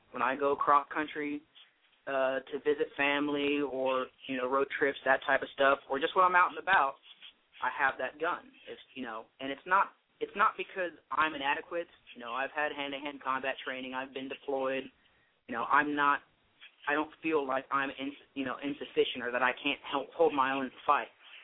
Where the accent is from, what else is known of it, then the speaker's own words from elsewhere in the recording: Texas, United States; Yeah, well, I'm from Texas. I love guns. I grew up shooting. I've been in the Army 8 years, but every one of my guns has a purpose.